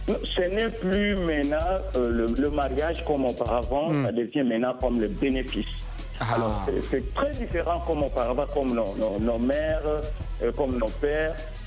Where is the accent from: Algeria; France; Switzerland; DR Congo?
DR Congo; Katanga; now in United States; Moi, je suis né au Congo, Congo démocratique, au Kinshasa, plus précisément au Katanga. Et j'ai grandi aussi au Katanga. Et puis je suis ici aux États-Unis, ça fait longtemps que je suis ici.